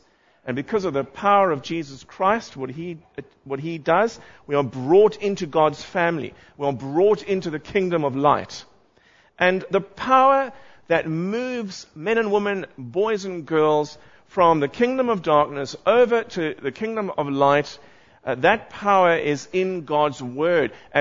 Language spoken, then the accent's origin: English; South Africa; I must say, as a South African, I'm delighted to see that rugby is on the agenda.